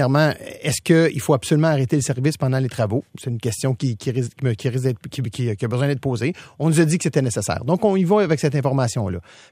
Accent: Deux-Montagnes, Quebec, Canada; parce que je suis de Deux-Montagnes

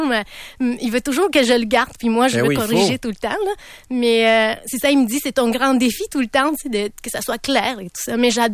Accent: Romania; moved away as an adult; moi je viens de la Roumanie, ça fait 25 ans que je suis ici.

